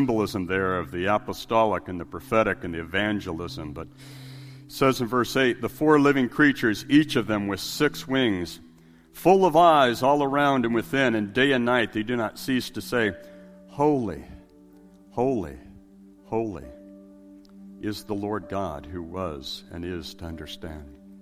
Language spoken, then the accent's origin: English; San Diego, California, United States; I was raised in San Diego, California. I spent a lot of time at the beach growing up.